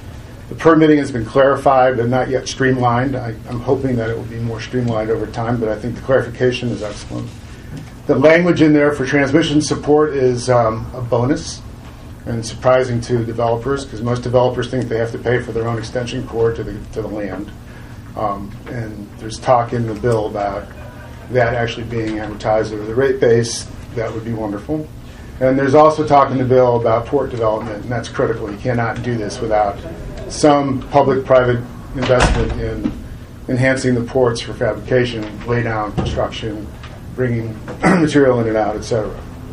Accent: Massachusetts, United States; also born or lived in Maine; I'm from Massachusetts, but I spent a fair amount of time in Maine participating in the Ocean Energy Task Force last fall

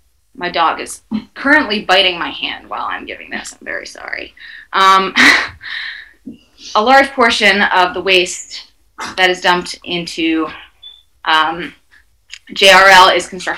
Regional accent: Farmington, Maine, United States; I'm a member of the Wabanaki community, enrolled in Odinak Abenaki Nation, and I'm from Farmington, Maine.

